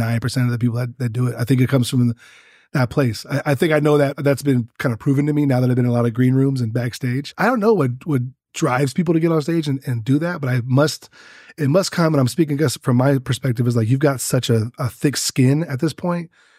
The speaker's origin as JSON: {"language": "English", "region": "California", "country": "United States", "tie": "born or raised there", "said": "I grew up in the Bay Area. It's a diverse place. You know, I remember growing up in the 80s."}